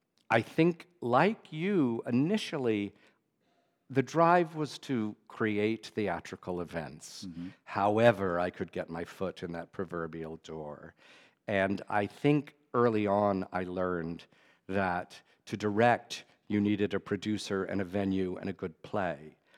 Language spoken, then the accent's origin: English; Dallas, Texas, United States; I was from Dallas, which is about 90 minutes, okay. I think, to the west of Waco.